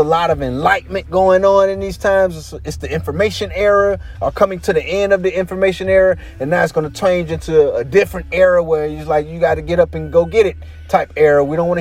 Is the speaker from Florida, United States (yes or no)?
yes; Jacksonville, Florida, United States; I'm born and raised in Duval County, USA. Born and raised down here. I went to this apostolic church on the north side.